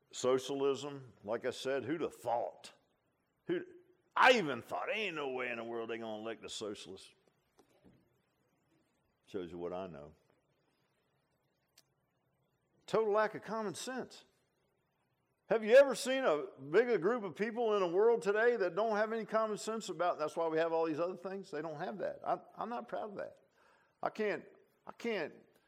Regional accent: United States; there's a lot of things I'm just not proud of as a Christian and as an American.

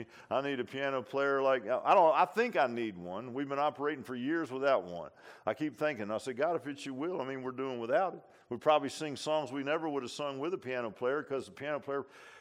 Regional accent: Virginia Beach, Virginia, United States; I look back when I grew up in Virginia Beach, and I was thinking about my upbringing.

